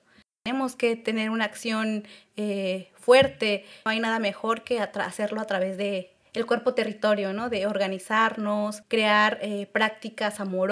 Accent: Mexico; now in Seville, Spain; yo estaba buscando aquí en Sevilla como un lugar donde sentirme en casa. Para los radioescuchas, yo soy de México, al igual que Antonia.

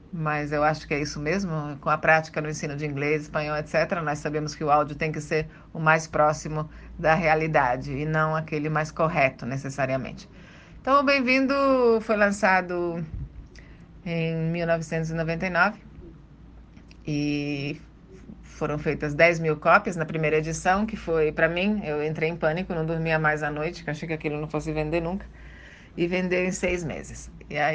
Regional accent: Italy; moved away as an adult; now in Brazil; Eu sou italiana, me naturalizei brasileira depois de adulta

